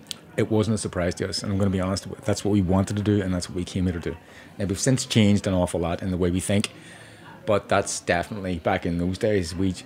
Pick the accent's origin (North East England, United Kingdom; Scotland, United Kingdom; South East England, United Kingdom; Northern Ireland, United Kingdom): Northern Ireland, United Kingdom; Belfast; moved away as an adult; When we came here, we came from Belfast. We had absolutely nothing.